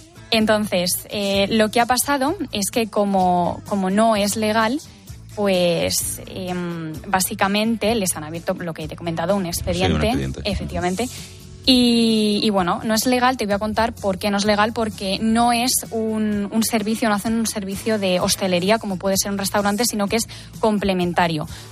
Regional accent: Madrid, Community of Madrid, Spain; yo que soy de Madrid

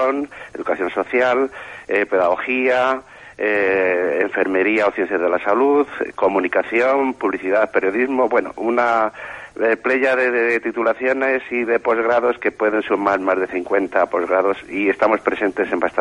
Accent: Fuentesaúco, Castile and León, Spain; soy segoviano de Fuentesaúco y he estado ahí en Segovia pues bastantes años ejerciendo la vida sacerdotal

